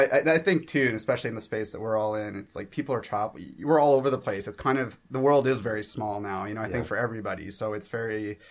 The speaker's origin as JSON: {"language": "English", "country": "Canada", "lives_now": "San Francisco, United States", "said": "moving to San Francisco as a Canadian"}